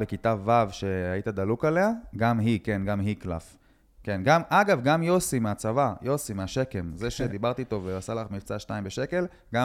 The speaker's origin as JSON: {"language": "Hebrew", "town": "Netanya", "region": "Central District", "country": "Israel", "said": "אני באתי מנתניה."}